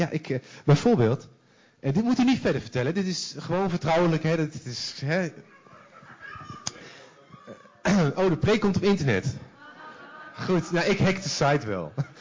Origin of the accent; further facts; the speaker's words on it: Deventer, Overijssel, Netherlands; Ondanks dat ik uit Deventer kom, ik zal nooit perfect worden.